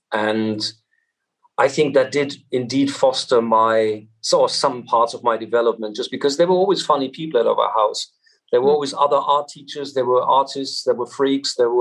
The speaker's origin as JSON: {"language": "English", "town": "Kassel", "region": "Hesse", "country": "Germany", "tie": "born or raised there", "said": "They were luckily only an hour up north from Kassel, my hometown."}